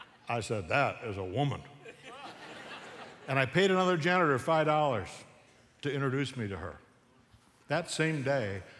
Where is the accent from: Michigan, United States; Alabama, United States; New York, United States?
New York, United States; Williamsville; I grew up in Buffalo, New York, Williamsville, New York, to be exact.